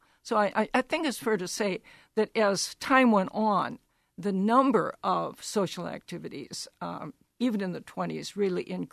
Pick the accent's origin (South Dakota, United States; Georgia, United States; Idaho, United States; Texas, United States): South Dakota, United States; I remember growing up in South Dakota, WNAX Yankton had Lynn Spies, and everyone in South Dakota listened to her, her radio program